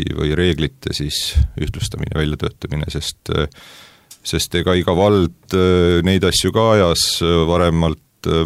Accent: Saare County, Estonia; ma olen ise Saaremalt pärit

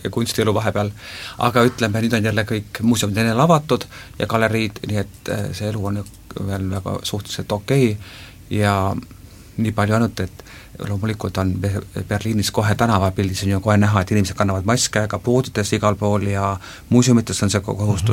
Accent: Saare County, Estonia; now in Germany; ma ei ole isegi eestlane, ma olen saarlane.

